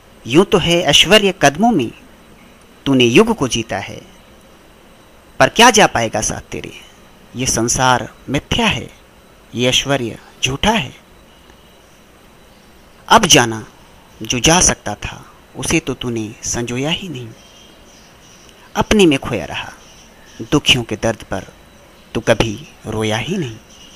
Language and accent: Hindi; Nalanda, Bihar, India; now in Kolkata, India; मूल रूप से नालंदा बिहार का निवासी हूँ। कोलकाता में एक निजी कंपनी में अकाउंटेंट के तौर पर कार्यरत हूँ।